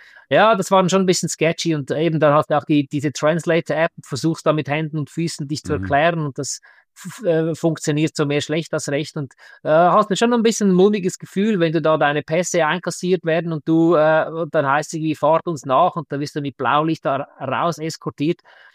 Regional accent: Switzerland

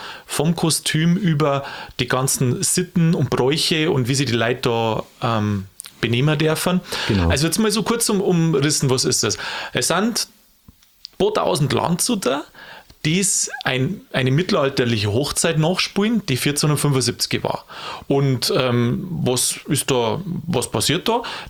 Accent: Bavaria, Germany

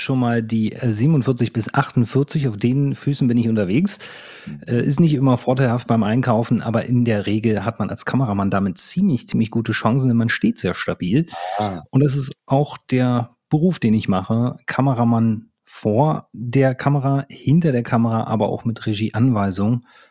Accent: Berlin, Germany; ich komme aus Berlin.

